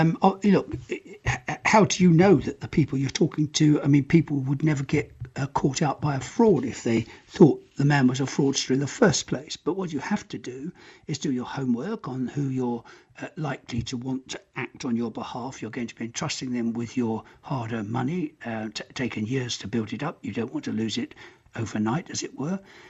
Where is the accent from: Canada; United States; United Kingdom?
United Kingdom; now in Europe; while I'm living in Europe as a British expatriate.